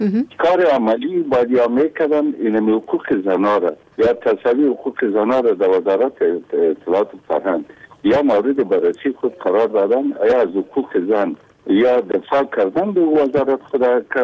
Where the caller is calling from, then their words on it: Kabul, Afghanistan; از کابل هستم.